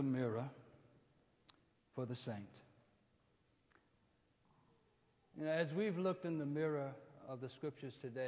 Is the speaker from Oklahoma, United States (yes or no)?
no; Arkansas, United States; Growing up in Arkansas, as a little boy